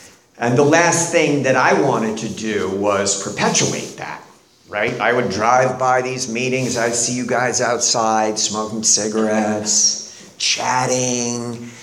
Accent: Boston, Massachusetts, United States; So I'm from Boston, I'm Irish, I'm Catholic.

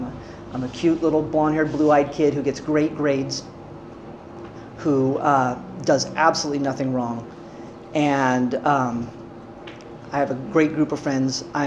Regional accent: California, United States; also born or lived in New Jersey; I was born in New Jersey because my dad was a stockbroker, and he wanted to work on Wall Street, at least for a little bit. And as soon as I was popped out, he wanted to raise his family in California, so they got right back.

